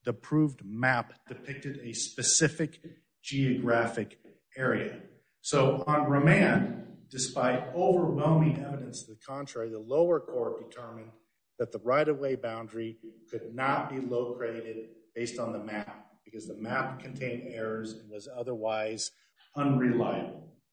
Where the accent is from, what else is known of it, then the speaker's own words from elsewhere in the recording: Cheyenne, Wyoming, United States; I'm an attorney from Cheyenne